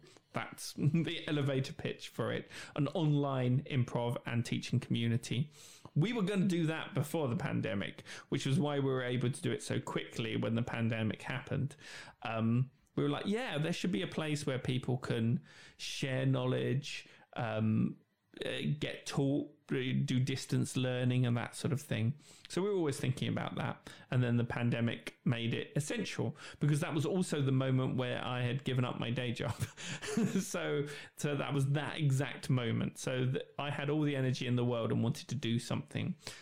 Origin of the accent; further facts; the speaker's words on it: United Kingdom; We're just going to sit here with a cup of tea, as British people do.